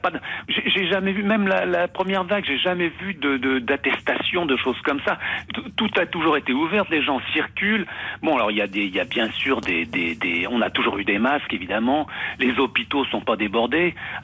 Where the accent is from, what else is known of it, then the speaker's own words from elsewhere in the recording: France; now in Switzerland; Près de Zurich, je suis pas suisse, je suis français, je suis expatrié, mais bon, je suis marié à une Suissesse, donc là maintenant, je suis quand même bien intégré.